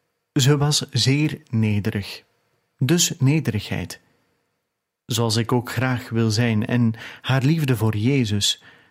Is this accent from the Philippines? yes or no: yes; Philippines; now in Las Vegas, United States; wij afkomstig zijn uit Las Vegas, Nevada. We zijn oorspronkelijk afkomstig uit de Filipijnen. We zijn daar beiden opgegroeid en zijn vervolgens verhuisd naar de Verenigde Staten.